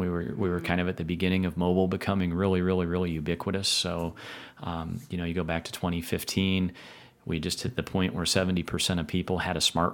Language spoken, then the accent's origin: English; Muncie, Indiana, United States; You know, I was born here in Indiana. I'm from Muncie